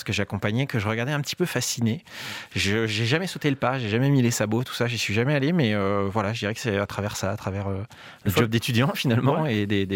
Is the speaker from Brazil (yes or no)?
no; Issoire, Auvergne-Rhône-Alpes, France; born there; Moi, je suis né à Issoire